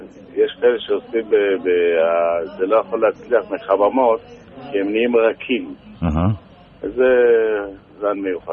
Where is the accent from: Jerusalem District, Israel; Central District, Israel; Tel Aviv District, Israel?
Jerusalem District, Israel; Jerusalem; born there; אני נולדתי בשערי חסד, אם היה זו בשכונת שערי חסד.